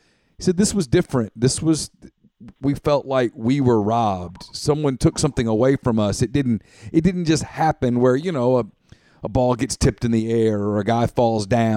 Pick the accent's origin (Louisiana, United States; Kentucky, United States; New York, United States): Louisiana, United States; I grew up in Louisiana.